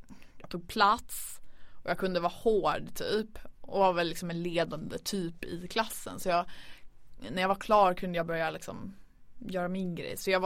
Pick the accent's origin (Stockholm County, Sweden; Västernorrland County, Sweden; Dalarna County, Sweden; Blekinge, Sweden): Västernorrland County, Sweden; Örnsköldsvik; För jag är uppvuxen i Övik också.